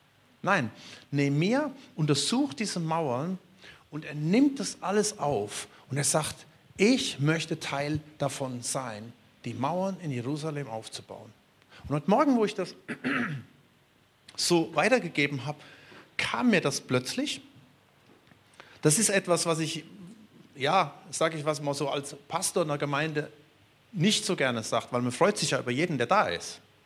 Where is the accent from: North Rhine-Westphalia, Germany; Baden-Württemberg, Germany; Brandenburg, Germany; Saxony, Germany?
North Rhine-Westphalia, Germany; moved away as an adult; now in Spain; Ich war damals da oben in meiner Heimat, mit meinen lieben Siegerländer Landsleuten